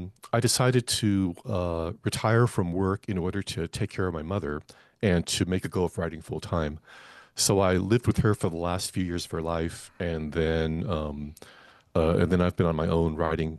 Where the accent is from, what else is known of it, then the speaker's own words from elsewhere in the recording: California, United States; I knew for most of my life, growing up in the Bay Area, I knew the history of Angel Island.